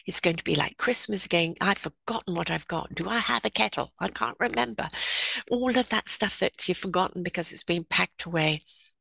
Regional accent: England, United Kingdom; also born or lived in South Africa / United States; now in Canada; I've lived in 4 countries. So I've lived, born and raised in England, lived in South Africa, lived in the States, live in Canada. I'm coming up to 44 years in Canada.

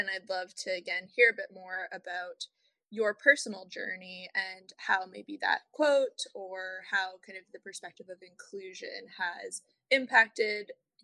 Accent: Saint John, New Brunswick, Canada; So I grew up in St. John, most of my family still lives there.

